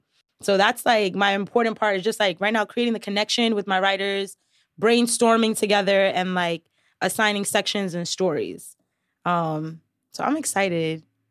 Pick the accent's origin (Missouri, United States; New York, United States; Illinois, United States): New York, United States; New York City; Because I feel like as a New Yorker, we go through our everyday lives of like business, business, business, got to get to the grind